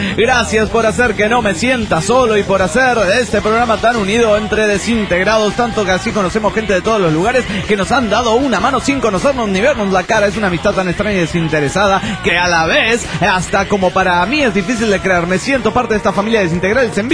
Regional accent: Chihuahua, Mexico; accent: Chihuahua; now in Delta, United States; me di cuenta que perdí mi acento chihuahuense.

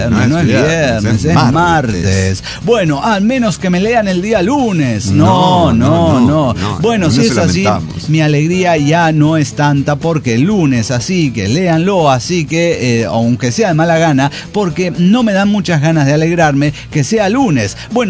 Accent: Mexico City, Mexico; de Ciudad de México.

